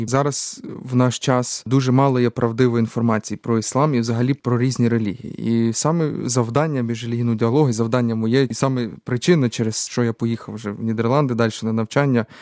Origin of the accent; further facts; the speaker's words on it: Crimea, Ukraine; Ріс я виховувався в Криму